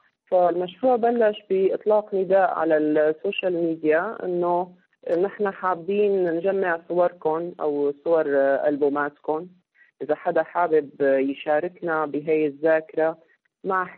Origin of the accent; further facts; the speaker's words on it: Syria; حتى لو كسوريين بس عنا ذاكرة مع هذا المكان اللي هو مخيم اليرموك